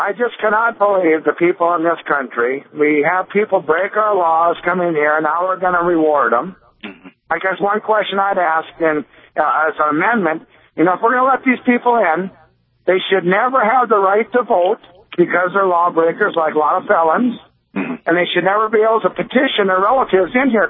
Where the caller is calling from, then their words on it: North Dakota, United States; I'm on the road between Minot and Williston